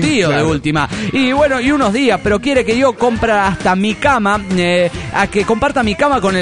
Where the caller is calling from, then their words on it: Querétaro, Mexico; de Querétaro.